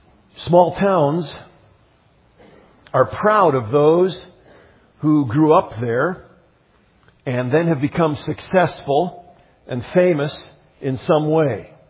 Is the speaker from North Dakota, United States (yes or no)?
yes; Jamestown, North Dakota, United States; My hometown, Jamestown, North Dakota, is famous for several people who grew up there, present company excluded.